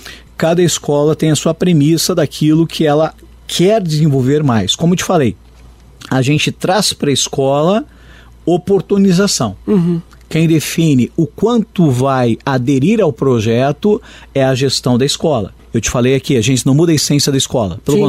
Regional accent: Ponta Grossa, Paraná, Brazil; born there; A gente não pode colocar São Paulo dentro de Ponta Grossa, onde eu nasci.

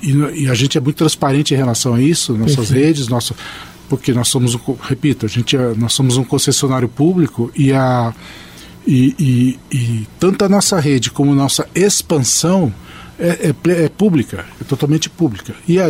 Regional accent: Londrina, Paraná, Brazil; born there; que eu sou de Londrina, sou londrinense de nascimento.

